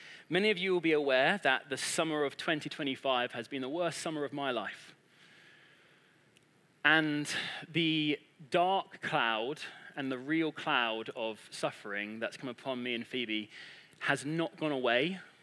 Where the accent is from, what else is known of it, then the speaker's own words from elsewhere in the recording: Woking, South East England, United Kingdom; I grew up in Woking, and I can assure you, Woking is only known for people going through it on a train to London.